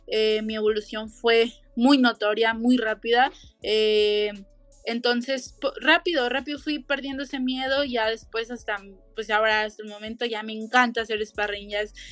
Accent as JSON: {"language": "Spanish", "country": "Mexico", "said": "como yo soy de México"}